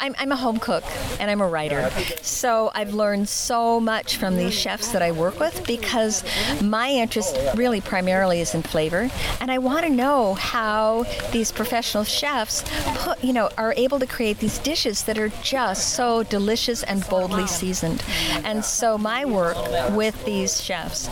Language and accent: English; Minneapolis, Minnesota, United States; I'm from the Twin Cities.